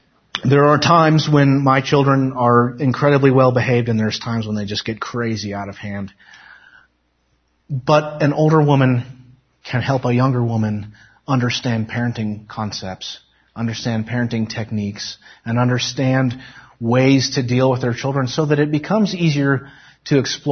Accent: Nevada, United States; Fortunately, I grew up in Nevada, so I'm used to that.

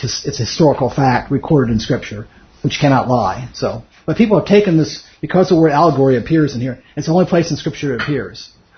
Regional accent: Miami, Florida, United States; I grew up in Miami, Florida, which has a large segment.

